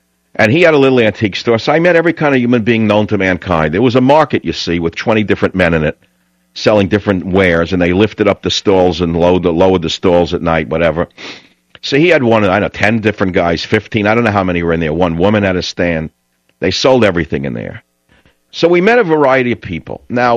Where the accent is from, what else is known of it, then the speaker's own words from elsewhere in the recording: Nebraska, United States; So if you think I'm some rube from Nebraska who doesn't understand from yesterday, you're wrong. I grew up around gay people, straight people